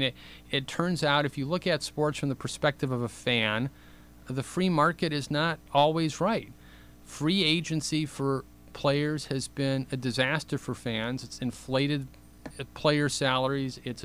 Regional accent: Parma, Ohio, United States; I grew up in Parma, and I would drive past when we visited my grandmother

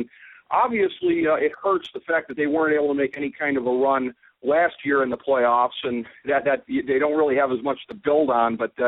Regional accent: Cleveland, Ohio, United States; And it's self-serving of me, perhaps, to first bring up my hometown Cleveland Cavs

